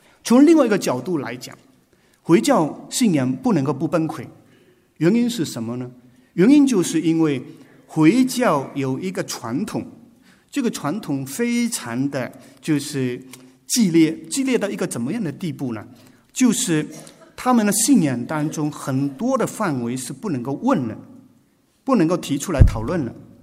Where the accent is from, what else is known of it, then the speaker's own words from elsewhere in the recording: Malaysia; also born or lived in Africa; 我们是马来西亚长大，马来西亚很多回教徒，我们在非洲十几年时间都跟回教徒在一起